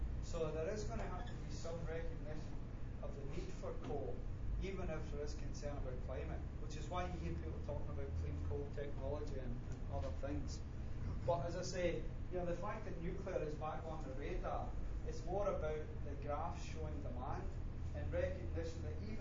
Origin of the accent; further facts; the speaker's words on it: United Kingdom; accent: Bruce County; now in Canada; you can tell from my accent I'm originally from the UK, despite my Bruce County accent that's overlaid on top of it.